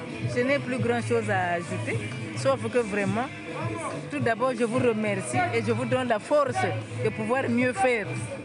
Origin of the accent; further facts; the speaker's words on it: Brazzaville, Republic of the Congo; Oui. Nous sommes de Bakongo.